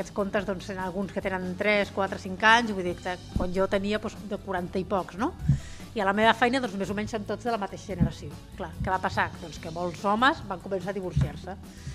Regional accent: Sabadell, Catalonia, Spain; sóc urbanita, sóc de Sabadell, he viscut pràcticament tota la meva vida a Sabadell, excepte un parèntesi de 5 anys.

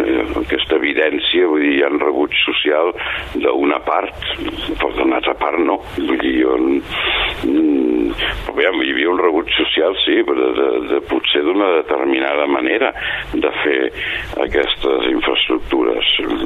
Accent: Catalonia, Spain; perquè les conec, perquè soc del Vallès i soc d'aquí

